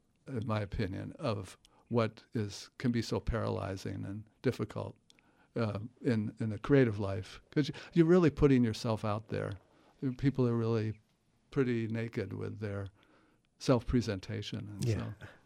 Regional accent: Ohio, United States; I grew up in Ohio and in the Midwest.

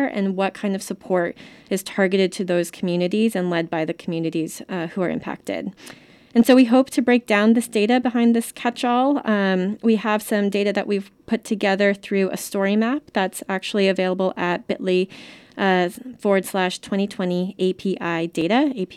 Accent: North Carolina, United States; I mentioned I grew up in North Carolina, which has a more recent Asian immigrant community. I was very active and kind of involved in the Japanese community there, which was also very recent immigrant and a bit of a different, more isolated experience, I think.

